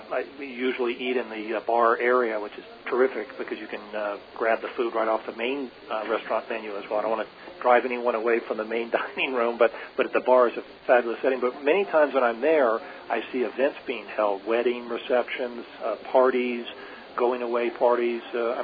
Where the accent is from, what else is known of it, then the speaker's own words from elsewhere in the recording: Wichita, Kansas, United States; born there; I was born in Wichita, Kansas.